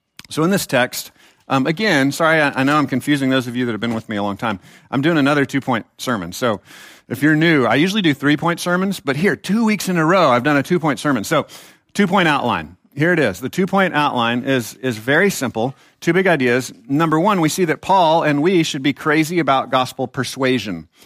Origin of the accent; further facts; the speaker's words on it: Texas, United States; For those of you that don't know, I actually am a Texan.